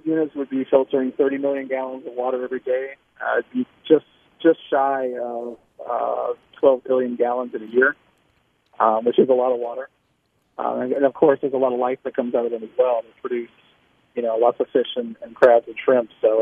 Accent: Florida, United States; I fell in love with the ocean and nature growing up in Southwest Florida after my family moved there from Chicago.

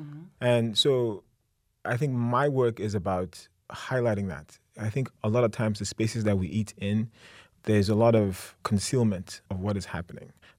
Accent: Nigeria; But I'm Nigerian. I cook Nigerian food. I think the menu is going to be some staples from where I'm from.

